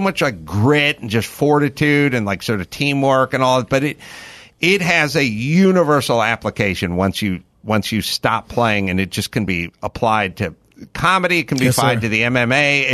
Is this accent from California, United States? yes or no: yes; San Fernando Valley, California, United States; Yeah, I always just had heat and smog alerts to deal with because I'm from the San Fernando Valley.